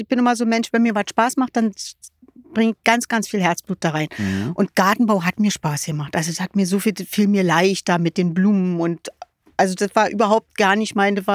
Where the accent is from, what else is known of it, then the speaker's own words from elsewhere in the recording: Berlin, Germany; now in Brandenburg, Germany; Ich bin in Berlin geboren, also wirklich eine Ur-Berlinerin.